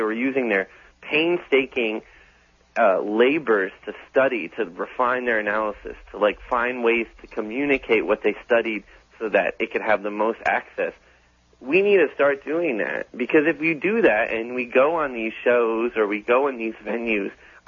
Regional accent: New Jersey, United States; Well, you know, look, I'm from the New York, New Jersey area.

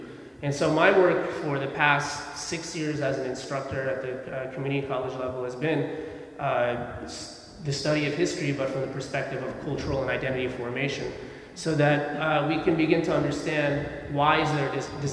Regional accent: United States; Growing up in America, coming from Afghanistan, but growing up in America as an Afghan, and at home, my parents working really hard to make sure that I don't forget being Afghan

